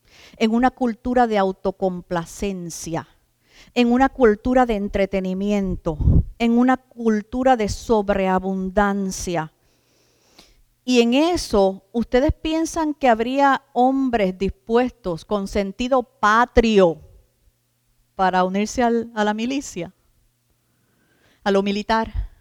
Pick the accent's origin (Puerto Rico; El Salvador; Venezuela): Puerto Rico; yo la he vivido, yo soy puertorriqueña